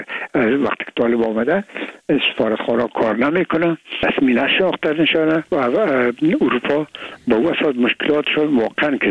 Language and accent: Persian; Afghanistan